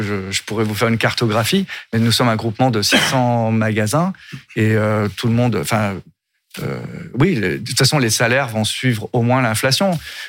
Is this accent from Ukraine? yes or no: no; western France, France; Je prends mon Ouest France tous les matins, ou mon Télégramme, je suis de l'Ouest.